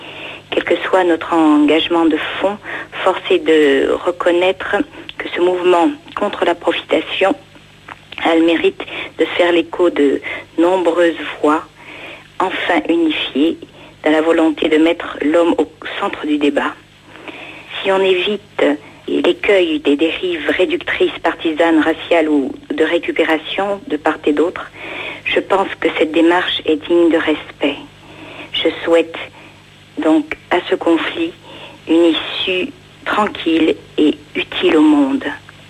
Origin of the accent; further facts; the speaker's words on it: Guadeloupe, France; born there; now in Gard, France; Je suis native de Guadeloupe, j'habite dans le Gard. Et j'approche de la cinquantaine